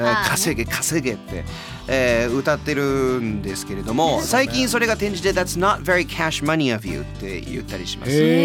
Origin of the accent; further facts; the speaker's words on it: California, United States; 最近カリフォルニア州シリコンバレー、私の出身地で起こりました。